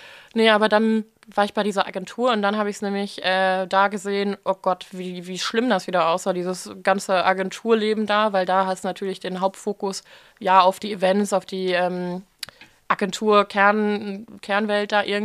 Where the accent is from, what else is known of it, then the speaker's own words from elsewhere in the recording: Germany; da, wo ich aufgewachsen bin, ist so typische Pferdegegend. Tatsächlich da so zwischen Münster und Osnabrück überall.